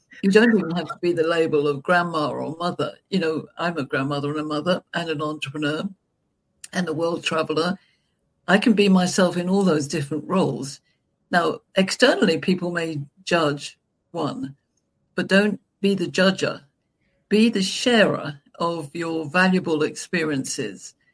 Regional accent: United Kingdom; I'm a British grandmother, entrepreneur in my 70s

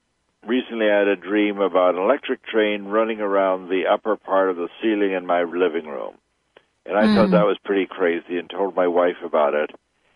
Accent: Chicago, Illinois, United States; And I grew up in Chicago.

